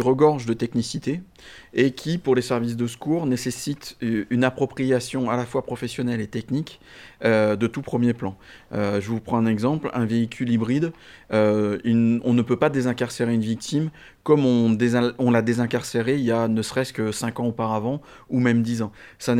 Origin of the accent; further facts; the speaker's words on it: Nouvelle-Aquitaine, France; je suis originaire du département de la Vienne.